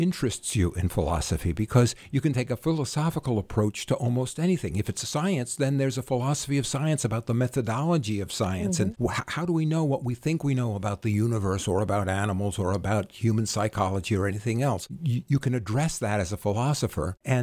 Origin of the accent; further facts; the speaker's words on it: New York, United States; now in Springfield, United States; Well, I'm originally from the New York area, and I went to school in upstate New York, or Binghamton